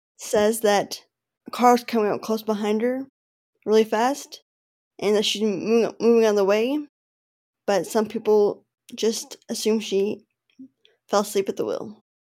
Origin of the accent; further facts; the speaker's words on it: Texas, United States; I'm from Texas, and I am a mother to two little girls who are really outgoing and fun.